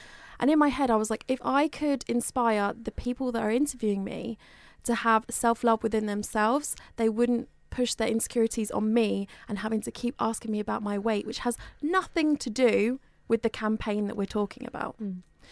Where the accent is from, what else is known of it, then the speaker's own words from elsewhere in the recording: Bury St Edmunds, East of England, United Kingdom; I come from a small town called Bury St Edmunds, and I was always the weirdo in my hometown.